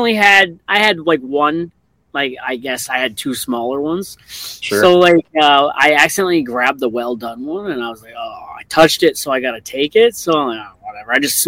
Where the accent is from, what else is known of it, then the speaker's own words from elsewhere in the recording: Canada; I didn't. I'm Canadian, man.